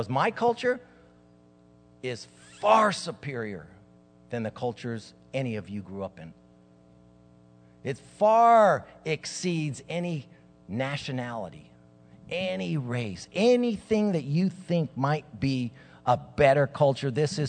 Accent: Santa Ana, California, United States; And because I'm from Santa Ana, and that's really a bigger deal.

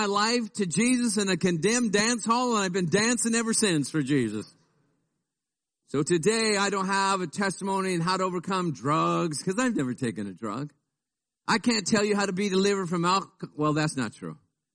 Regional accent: Pacoima, California, United States; Now, you have to be from Pacoima to tell that story. And I am from Pacoima. And there my grandparents, who my grandpa who came from Mexico, found Christ in a tent crusade.

